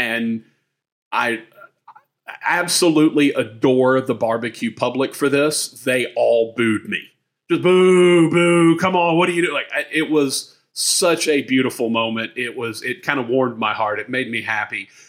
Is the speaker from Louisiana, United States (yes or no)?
yes; Shreveport, Louisiana, United States; Of course, I'm from Shreveport, Louisiana, but I was in Texas a couple of weeks ago